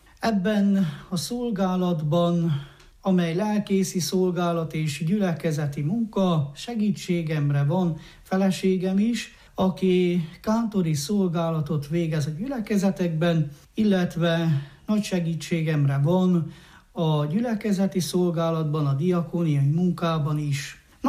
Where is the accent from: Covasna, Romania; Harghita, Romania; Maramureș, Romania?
Covasna, Romania; Albiș; also born or lived in Târgu Secuiesc; 1980. január 3-án születtem Kézdivásárhelyen. Az óvodát és az elemi iskoláimat szülőfalumban végeztem, majd az alsócsernátoni Vég Antal általános iskolában folytattam.